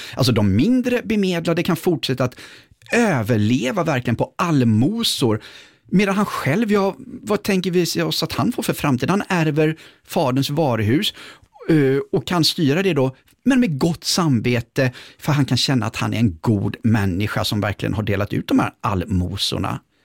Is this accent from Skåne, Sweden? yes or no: no; Västra Götaland County, Sweden; Även utanför Göteborg där jag växte upp.